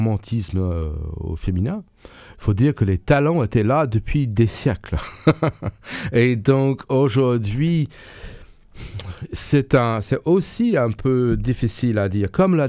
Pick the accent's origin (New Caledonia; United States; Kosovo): United States; New York; French is a second language; now in France; je ne suis pas français, je viens des États-Unis, je viens d'une ville qui s'appelle New York, qui est un vrai, comme on dit, melting pot.